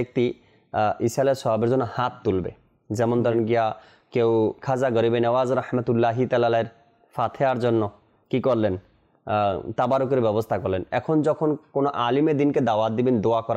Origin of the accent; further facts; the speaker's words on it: Bangladesh; তো আমাকে জিজ্ঞাসা করলো আপনি কোথা থেকে আসছেন, আমি তো বললাম বাংলাদেশ থেকে আসছি